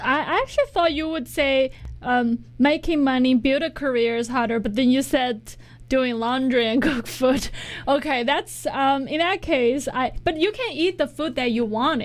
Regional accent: China; Maybe because I grew up in China with that educational system.

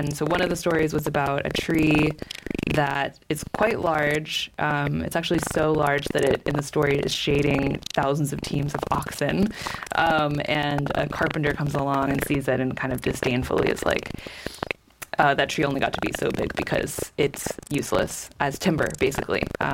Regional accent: California, United States; I'm someone, I grew up in California. I spend a lot of time up north.

